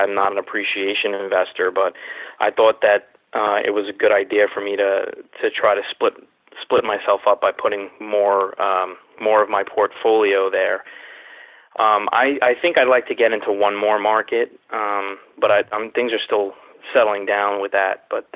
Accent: New York City, New York, United States; born or raised there; now in New Jersey, United States

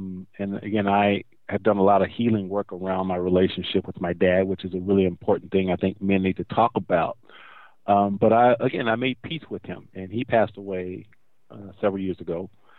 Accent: Corpus Christi, Texas, United States; I'm from Corpus Christi, Texas

